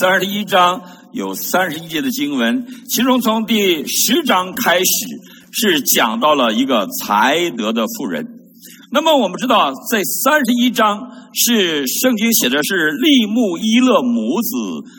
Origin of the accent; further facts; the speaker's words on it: China; 你看到我们中国人一描写一个妇女，她首先从外貌来看，所以中国人喜欢用外貌来判断人。